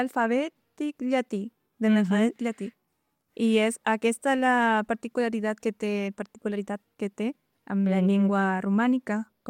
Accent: Paraguay; first language Guarani; Catalan is a second language; La llengua guaraní és la meva llengua materna. Llavors, els que més parlem a casa dels meus pares és la llengua guaraní, fluidament parlant.

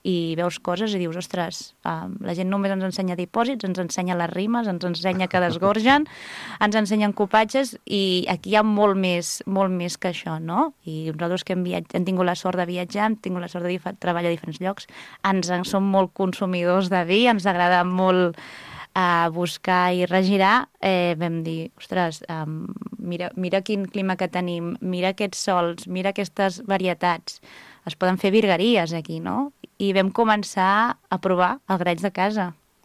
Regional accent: Sant Sadurní d'Anoia, Catalonia, Spain; jo sóc filla de Sant Sadurní, sóc filla de cavistes, les Caves Esmel, de molts anys

